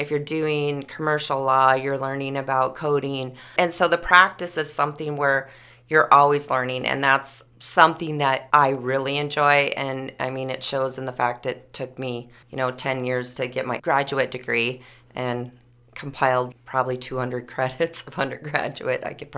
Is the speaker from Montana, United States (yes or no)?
yes; Froid, Montana, United States; I'm originally from Freud, Montana, but I was born here in Sydney because that's the closest hospital.